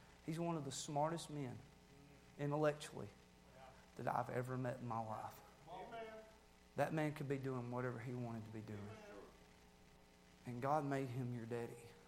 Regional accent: Appalachia, United States; I'm from Appalachia.

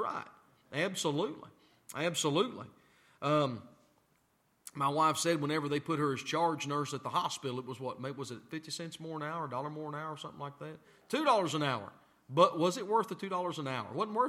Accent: the South, United States; You can tell I'm a Southerner.

